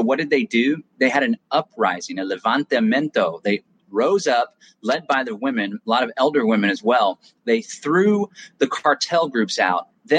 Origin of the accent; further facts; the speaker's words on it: Austin, Texas, United States; especially some areas like my hometown of Austin, Texas